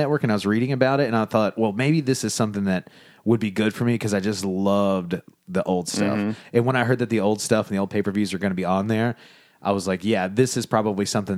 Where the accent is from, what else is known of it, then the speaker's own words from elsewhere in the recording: Charlestown, United States; But see, I was raised in Charlestown, born and raised, brother.